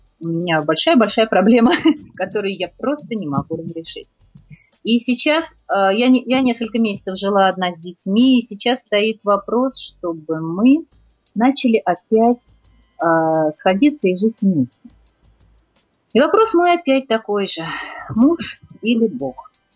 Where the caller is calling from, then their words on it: Sweden; Я из Швеции